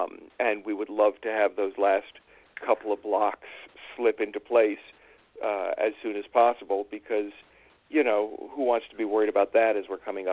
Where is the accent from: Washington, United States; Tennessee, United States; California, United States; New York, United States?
New York, United States; I grew up on the East Coast. I grew up in upstate New York